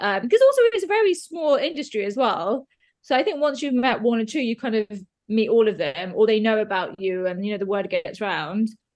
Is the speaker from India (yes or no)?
yes; India; because I'm Indian as well, I grew up watching their films.